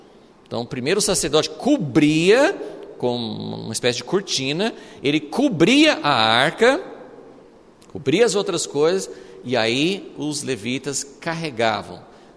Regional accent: Brazil; Eu sou brasileiro, descendente de portugueses

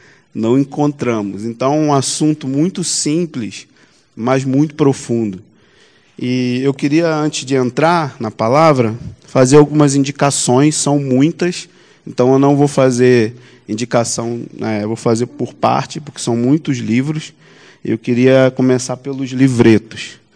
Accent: São Gonçalo, Rio de Janeiro, Brazil; Eu sou de São Gonçalo, como disse o Roberto, fica no Rio de Janeiro

